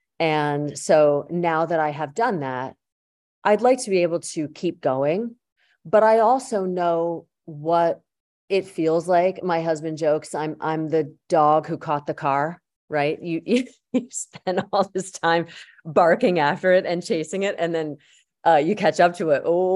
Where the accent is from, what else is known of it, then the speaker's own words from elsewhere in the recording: Yardley, Pennsylvania, United States; And that's where my dad settled. And I grew up in Yardley, Pennsylvania, just a hop skip from there.